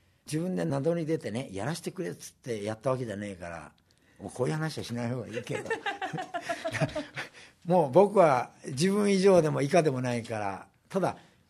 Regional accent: Kyushu, Japan; 僕は九州の出身だったんでこんなうまいものがあんのかという感じで

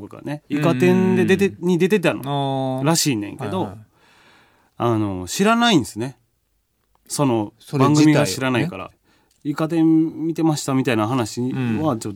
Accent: Osaka, Japan; よく、まあ、大阪出身なんで、

